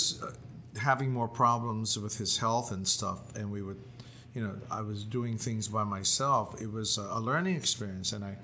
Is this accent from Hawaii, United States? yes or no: yes; Hawaii, United States; I'm a Hawaiian. I'm proud to be a Hawaiian.